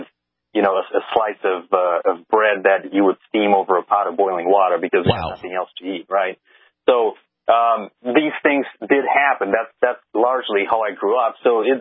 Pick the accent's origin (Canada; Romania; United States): Romania; I grew up in Romania. I grew up in a house with a dirt floor, literally a dirt floor.